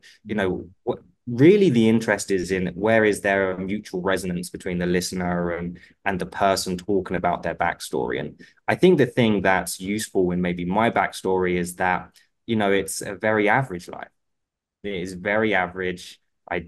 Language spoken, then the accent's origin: English; London, United Kingdom; So, I suppose a little bit about me is at the time of the recording, I'm 33 years old. I am from London, England.